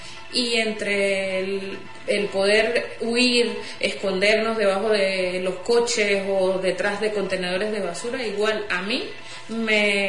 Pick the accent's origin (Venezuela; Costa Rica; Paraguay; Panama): Venezuela; moved away; Yo tuve que salir de Venezuela, que es mi país de origen